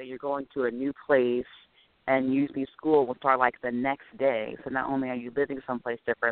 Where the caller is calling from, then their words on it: Maryland, United States; Maryland.